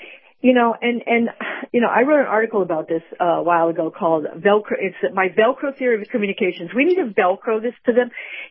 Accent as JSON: {"language": "English", "town": "Miami", "region": "Florida", "country": "United States", "said": "I'm from Miami."}